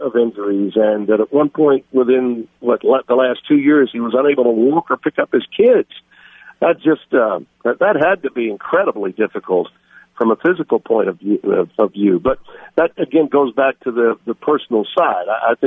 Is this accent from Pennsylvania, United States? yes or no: no; Shreveport, Louisiana, United States; I remember my friend and a guy that I grew up with really in Shreveport, Hal Sutton